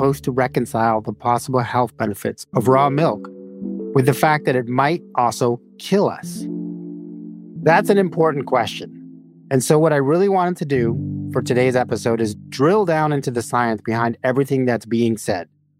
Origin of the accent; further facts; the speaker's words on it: New Mexico, United States; I grew up in New Mexico, where some people were drinking raw milk because it fit into their back-to-the-land philosophy or because they liked the way it tasted.